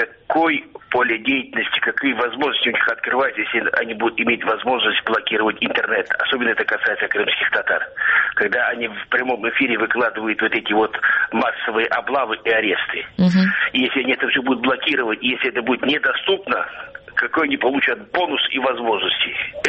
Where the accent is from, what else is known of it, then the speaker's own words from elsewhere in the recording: Crimea, Ukraine; Я сам из Крыма, но пока проживаю временно на территории Украины.